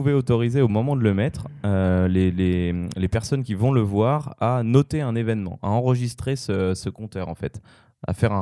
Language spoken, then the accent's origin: French; France; Moi en tant que Français, j'y ai vu une transition